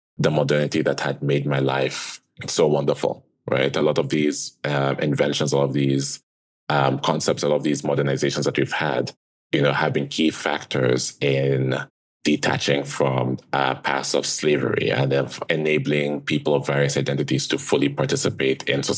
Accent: Western Canada, Canada; And then, as a Canadian, we live in the second largest country in the world.

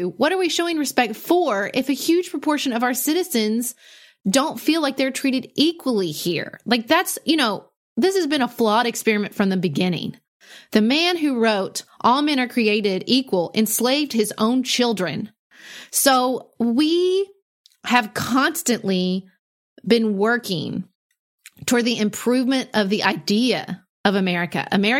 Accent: United States; I'm not a patriotic American because I think, well, we did it, guys.

